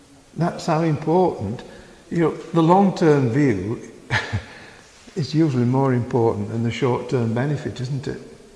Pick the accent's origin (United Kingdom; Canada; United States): United Kingdom; Yorkshire and the Humber; being a Yorkshireman.